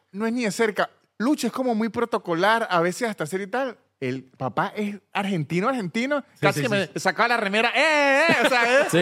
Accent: Venezuela; Y como venezolanos decimos: continúe.

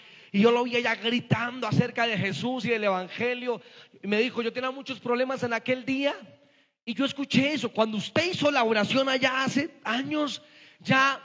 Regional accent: San Miguel, Boyacá, Colombia; Yo me vine de San Miguel, como 10 años después tuve que ir a hacer una diligencia cerca de San Miguel en Boyacá. Y entonces yo dije, yo quiero pasar por mi pueblo

